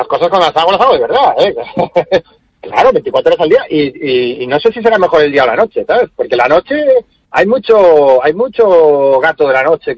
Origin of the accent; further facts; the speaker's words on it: A Coruña, Galicia, Spain; Que somos gente de Coruña, un poco de toda la vida, con toda la humildad.